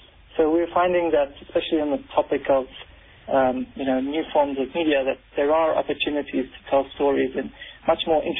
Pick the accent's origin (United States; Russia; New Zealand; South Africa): South Africa; I am a South African Palestinian, and really great to be back in South Africa.